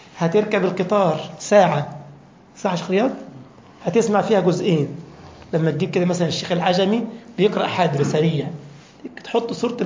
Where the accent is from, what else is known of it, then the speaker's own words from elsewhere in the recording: Egypt; أنا كنت أعلم طالب كان عندنا في مصر